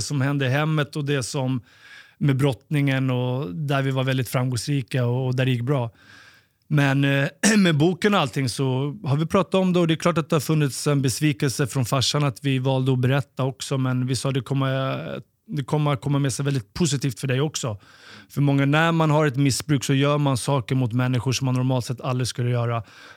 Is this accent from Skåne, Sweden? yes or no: no; Stockholm, Stockholm County, Sweden; vi växte upp i Farsta, en förort till Stockholm. Då. Jag och brorsan.